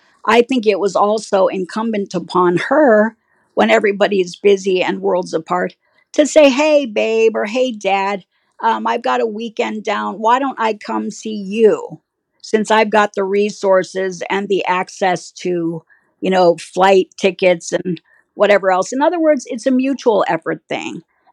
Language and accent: English; Los Angeles, California, United States; we were raised in Los Angeles where, you know, if you're at TV studios, you see Hollywood royalty all the time.